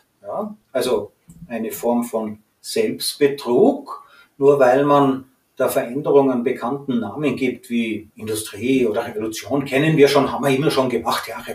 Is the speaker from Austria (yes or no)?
yes; Tyrol, Austria; Bei uns in Tirol hat zu meiner Zeit niemand einen vollqualifizierten Softwareingenieur gebraucht.